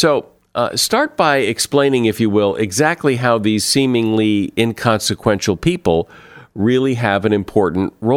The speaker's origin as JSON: {"language": "English", "country": "United States", "said": "I mean, I'm American."}